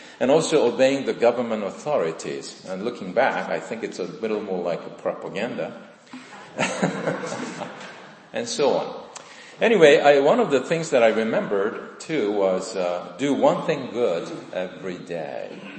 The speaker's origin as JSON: {"language": "English", "country": "South Korea", "tie": "born or raised there", "moved": "yes", "said": "Growing up in Korea, I was educated in the public school system."}